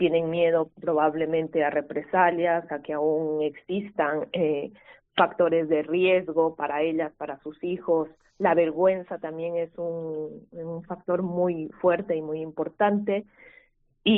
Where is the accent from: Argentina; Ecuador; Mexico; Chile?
Ecuador; moved away as an adult; now in Pamplona, Spain; yo soy una mujer migrante, vamos a decir. Yo soy ecuatoriana. Vine aquí para realizar un máster. Y conforme me fui ambientando en Pamplona